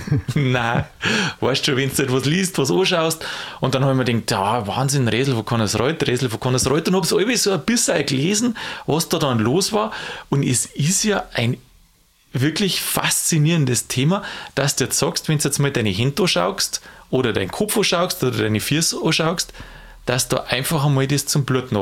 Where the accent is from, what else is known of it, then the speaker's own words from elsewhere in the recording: Bavaria, Germany; Und das Gleiche ist tatsächlich bei uns in Bayern passiert.